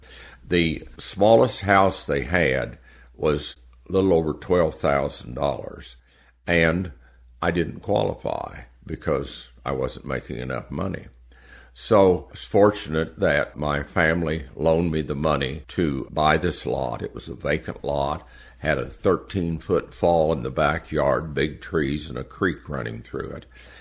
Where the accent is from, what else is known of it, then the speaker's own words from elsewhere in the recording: Ponca City, Oklahoma, United States; And growing up in Ponca City, we never came to Tulsa's shop. We always went to Oklahoma City because it was paved all the way.